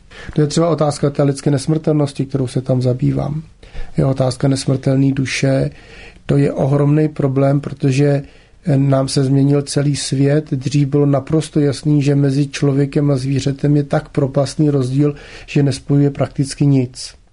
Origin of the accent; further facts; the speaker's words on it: Předslavice, South Bohemian Region, Czechia; na střední škole, celou střední školu jsem dělal varhaníka u nás v Předslavicích.